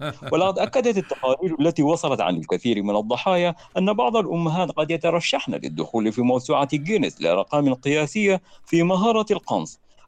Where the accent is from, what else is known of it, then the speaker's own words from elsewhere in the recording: Khartoum, Sudan; أنا من الخرطوم